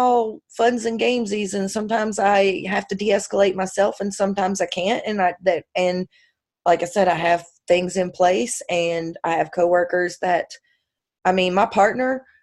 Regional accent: the South, United States; And we're from the South, so we're not used to people just bumping into us and not saying, excuse me.

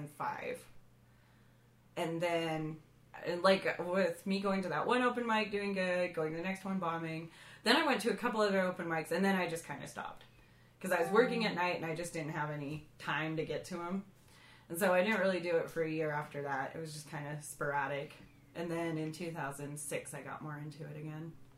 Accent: Utah, United States; because I always bring up that I'm from Utah, and I always kind of talk about it, because I write these Mormon jokes

